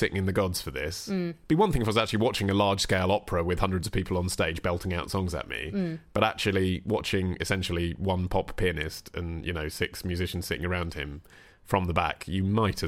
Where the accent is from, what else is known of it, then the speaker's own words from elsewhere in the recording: Basildon, East of England, United Kingdom; Although, don't read too much into that. I'm from Basildon and am most likely far from the refined gentleman that that sentence paints.